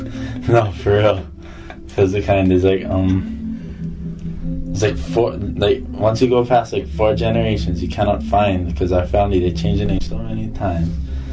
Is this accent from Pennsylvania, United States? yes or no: no; Kahalu'u, Hawaii, United States; also born or lived in Kaneohe; I was born in Kaneohe, but when I was two, we moved to Kahalu'u, which is still in the district of Kaneohe, but it's more towards La'i'i side. And it's a little more country.